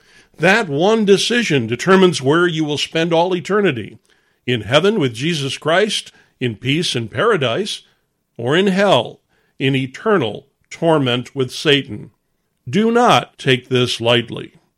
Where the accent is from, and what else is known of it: Midwest, United States; born there